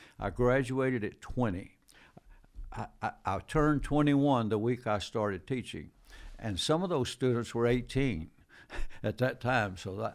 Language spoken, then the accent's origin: English; Dalton, Georgia, United States; I was born in Dalton and raised there, and came here in 1958 to go to school.